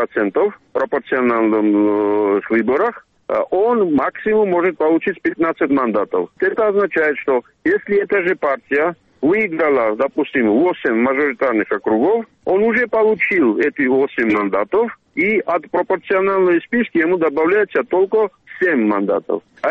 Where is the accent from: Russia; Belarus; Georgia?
Georgia; какой-то опыт, который и я, и все грузины, которые живут и участвуют или наблюдают политическими процессами в нашей стране за последние 30 лет